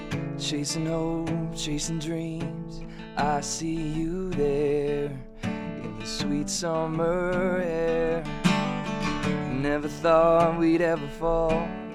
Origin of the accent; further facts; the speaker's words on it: Sarnia, Ontario, Canada; I'm originally from Sarnia, Ontario.